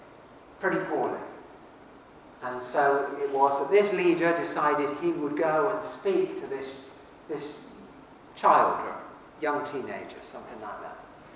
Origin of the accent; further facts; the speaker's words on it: Swindon, South West England, United Kingdom; So when I was growing up in Swindon, I remember hearing a story